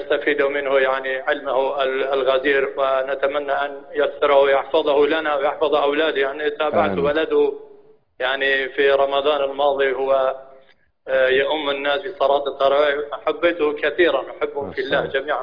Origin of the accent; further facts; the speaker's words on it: Kurdistan Region, Iraq; Arabic is a second language; أنا وعائلتي طبعا من كردستان، أنا كردي.